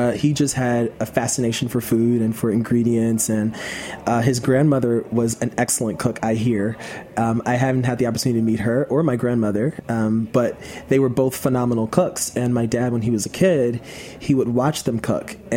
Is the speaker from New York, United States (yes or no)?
yes; Queens, New York, United States; I'm the son of a Southern chef. I grew up here in New York City from Queens, New York, and grew up with two other brothers and two sisters, five of us, big family, mom and dad.